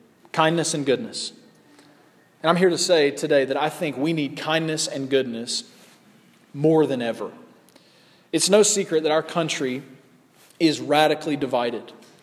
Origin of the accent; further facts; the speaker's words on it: the South, United States; I'm from the South. There's this thing called Southern hospitality, which is actually an interesting thing because we're very nice and polite down in the South.